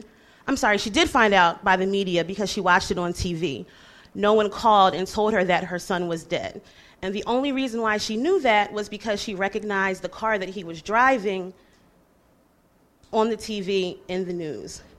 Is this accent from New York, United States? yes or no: no; Philadelphia, Pennsylvania, United States; from Philly.